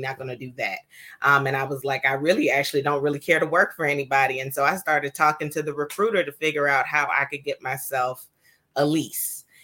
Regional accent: Atlanta, Georgia, United States; So I grew up in Atlanta, Georgia. I am first generation Nigerian American.

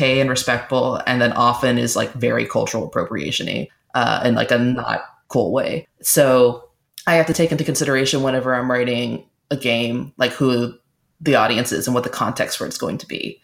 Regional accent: United States; the thing is that I grew up in America where if someone was using Korean vocabulary with me or bowing at me, they were like being racist and mocking my culture.

